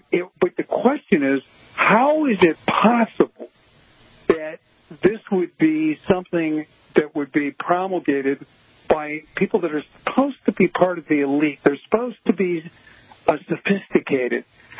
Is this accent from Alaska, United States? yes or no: no; Chicago, Illinois, United States; And I also know that community because I'm from Chicago. It's a suburb of Chicago.